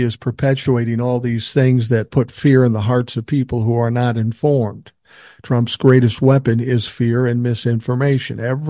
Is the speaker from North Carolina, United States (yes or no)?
no; Washington, United States; I am born and raised in Washington State. So, of course, Western Washington is deeply blue where I live